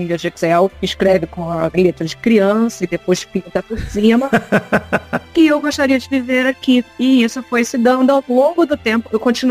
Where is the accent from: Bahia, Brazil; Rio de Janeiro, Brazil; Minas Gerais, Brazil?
Rio de Janeiro, Brazil; now in Portugal; Não queria mais morar no Brasil. Ele é paulista, eu sou carioca.